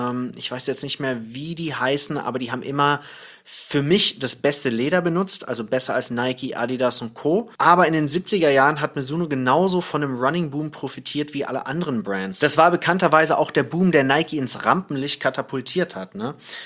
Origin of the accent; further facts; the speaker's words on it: Thailand; Naja, ich bin ja im Ausland aufgewachsen, in Thailand